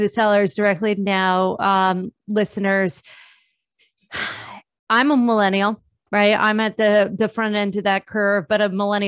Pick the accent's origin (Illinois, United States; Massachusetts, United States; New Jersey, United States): New Jersey, United States; I'm from Jersey.